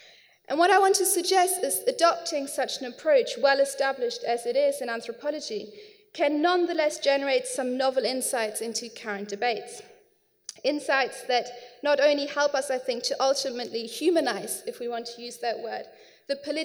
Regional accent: Germany; English is a second language; now in United Kingdom; as somebody who was born and raised in Germany but who moved to England 15 years ago.

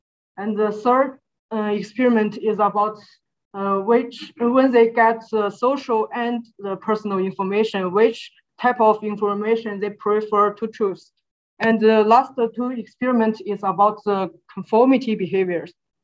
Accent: China; English is a second language; I'm from China.

